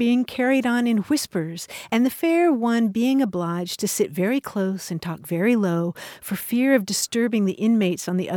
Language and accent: English; Kentucky, United States; And I can tell you, growing up in Kentucky, I said seesaw